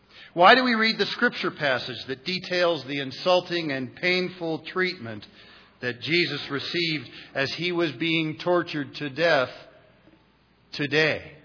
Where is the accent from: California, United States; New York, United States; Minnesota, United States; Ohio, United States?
Ohio, United States; Columbus; I remember growing up in St. Agnes Roman Catholic Church in Columbus, Ohio.